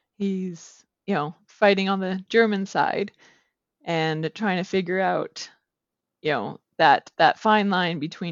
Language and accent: English; Alberta, Canada; I am from Alberta, Canada, so way up north.